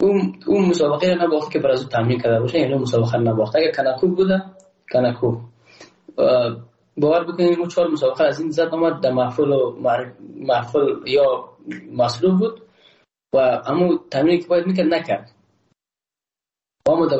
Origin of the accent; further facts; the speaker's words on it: Afghanistan; ما تاجک نیستم احساس کردم ما روزبک پشتون نیستم ما یک افغان هستم